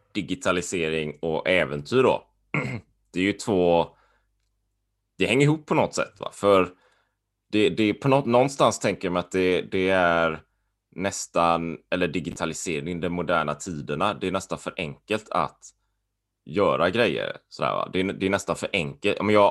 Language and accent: Swedish; Sweden; moved away; när jag är hemma i Sverige, då känner jag inte det.